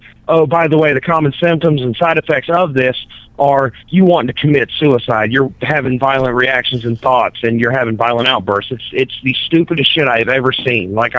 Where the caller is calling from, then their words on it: North Carolina, United States; I'm calling from North Carolina.